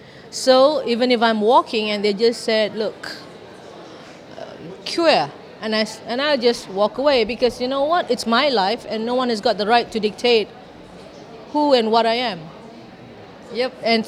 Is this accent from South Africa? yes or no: no; Malaysia; I'm from Malaysia. I'm here because this is where my family is, the community.